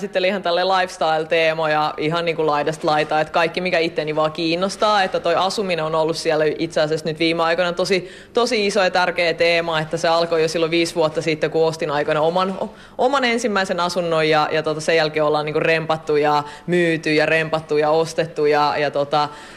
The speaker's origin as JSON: {"language": "Finnish", "town": "Hämeenlinna", "region": "Kanta-Häme", "country": "Finland", "tie": "born or raised there", "lives_now": "Helsinki, Finland", "said": "No mä itse olen kasvanut Hämeenlinnassa, opiskellut Tampereella ja sitten asunut Helsingissä nytten töiden puolesta"}